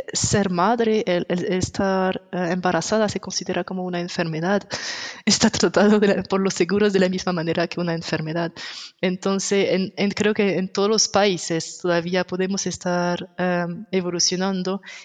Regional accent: France; Spanish is a second language; now in Switzerland; Y yo soy francesa, pero vivo en Suiza ahora

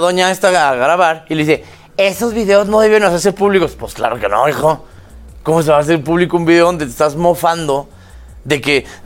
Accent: Chihuahua, Mexico; Los de Chihuahua somos muy buenos para decir cohetes o ráfaga.

